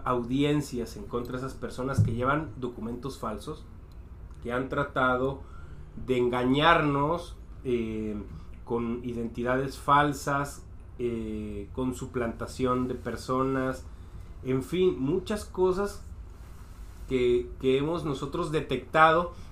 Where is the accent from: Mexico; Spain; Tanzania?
Mexico; Se nos da un valor mayor como mexicanos.